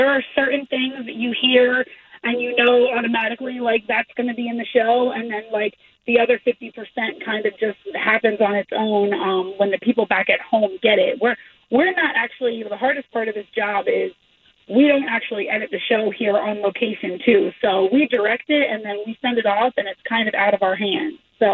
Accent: Philadelphia, Pennsylvania, United States; I grew up in Philadelphia, so I was a huge Philadelphia sports fan.

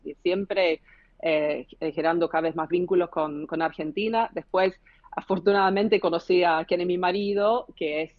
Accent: Sheffield, Yorkshire and the Humber, United Kingdom; born there; Spanish is a second language; Soy mi mamá es inglesa, mi papá es de Irlanda del Norte. Nací en Sheffield.

